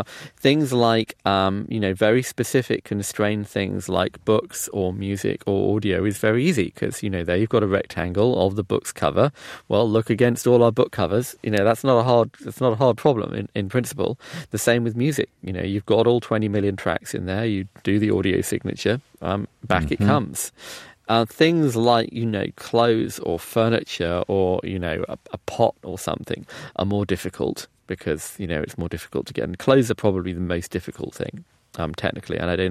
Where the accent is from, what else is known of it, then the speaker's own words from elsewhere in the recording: London, United Kingdom; growing up in London